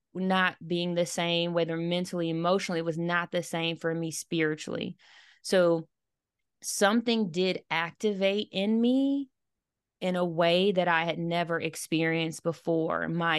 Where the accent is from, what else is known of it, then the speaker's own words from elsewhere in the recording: Michigan, United States; also born or lived in Florida / California; now in Atlanta, United States; I'm originally from Michigan. I now live in Atlanta, but I've also lived in Florida and California.